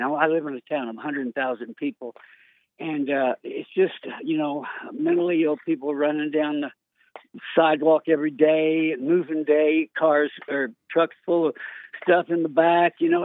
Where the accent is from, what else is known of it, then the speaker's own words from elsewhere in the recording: Decatur, Alabama, United States; I grew up in Decatur, Alabama, way down south. I'm a southern boy.